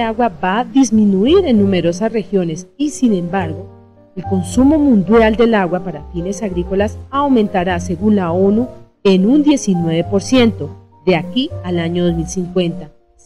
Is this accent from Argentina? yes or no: no; Colombia; nosotros, como colombianos, un país rico en biodiversidad